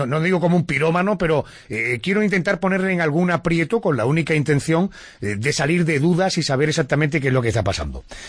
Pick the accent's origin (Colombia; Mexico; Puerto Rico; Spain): Spain; Málaga, Andalusia; somos los malagueños